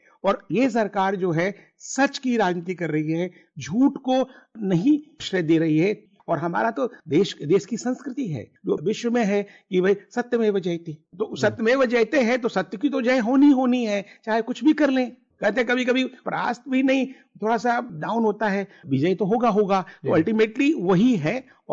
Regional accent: Bihar, India; मैं बिहार से आता हूँ

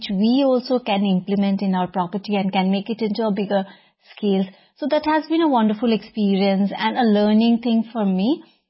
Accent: Sikkim, India; from Sikkim.

